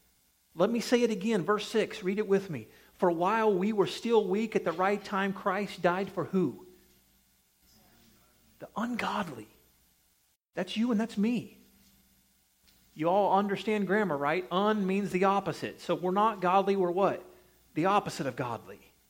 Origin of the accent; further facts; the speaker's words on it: Missouri, United States; I'm from Missouri. Anybody know the motto of Missouri? The show me state.